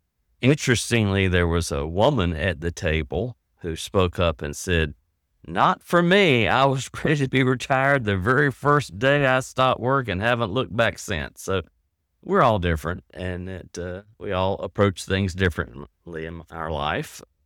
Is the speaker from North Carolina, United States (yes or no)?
yes; Rocky Mount, North Carolina, United States; I could talk on and on about days growing up in Rocky Mount, North Carolina, where I was very involved in our local Baptist church.